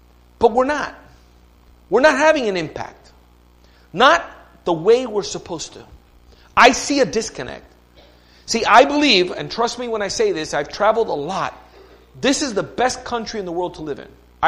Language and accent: English; Miami, Florida, United States; I'm Cuban background, Cuban parents, born and raised in Miami, Florida, which is almost Cuba. But it's United States. So I'm fluent in both English and Spanish.